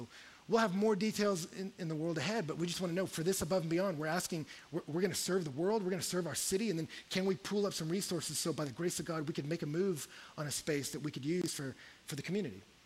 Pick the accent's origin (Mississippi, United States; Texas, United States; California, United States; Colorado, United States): Texas, United States; It was shocking to me as a Texan when we came in to rent a house.